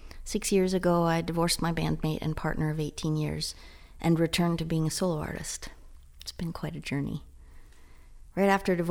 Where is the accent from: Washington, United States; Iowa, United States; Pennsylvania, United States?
Iowa, United States; Iowa City; In 2019, I began meeting some wonderful musicians in my hometown of Iowa City, and I started collaborating with my talented friend and guitarist, Dan Padley.